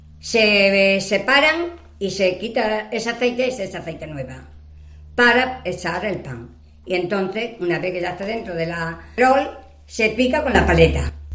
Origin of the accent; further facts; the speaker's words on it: Extremadura, Spain; Migas extremeña, de mi tierra.